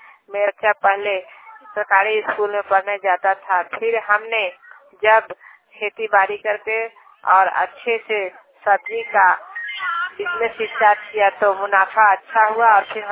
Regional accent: Sonpur, Bihar, India; मैं सोनपुर प्रखंड कस्मर पंचायत की रहने वाली हूँ।

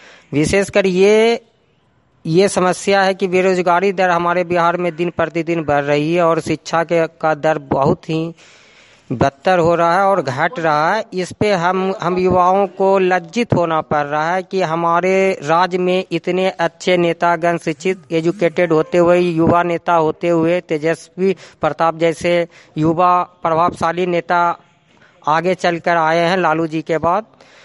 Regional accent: Bihar, India; मैं लाल रोजा निवासी 2 नंबर वार्ड का रहने वाला हूँ, मैं बिहार राज्य का ही हूँ।

